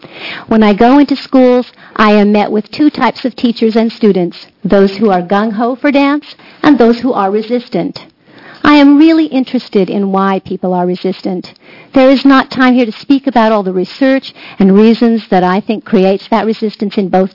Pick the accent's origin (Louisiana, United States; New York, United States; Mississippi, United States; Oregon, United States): Oregon, United States; Astoria; born there; I was born in Astoria, Oregon, into a first-generation Finnish community.